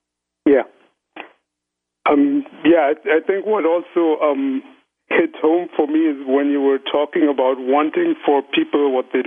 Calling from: Munich, Bavaria, Germany; I'm calling in from Munich in Germany.

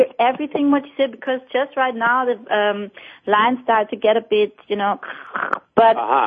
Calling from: Vienna, Austria; English is a second language; I'm calling from Europe, Vienna in Austria.

